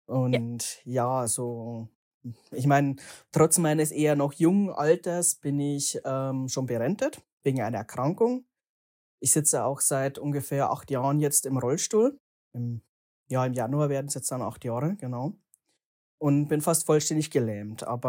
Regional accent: Passau, Bavaria, Germany; accent: Bavarian; Genau, ursprünglich stamme ich aus der eher ländlichen Gegend im Raum Passau. So, ja, Richtung Sterding, falls ihr das kennt, also die Grenze zu Österreich. Daher auch mein Dialekt.

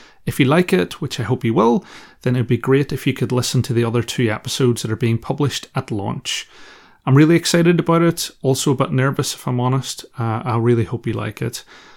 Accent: Northern Ireland, United Kingdom; accent: Northern Irish; those of you who've listened to the podcast for a while and are used to my Northern Irish accent

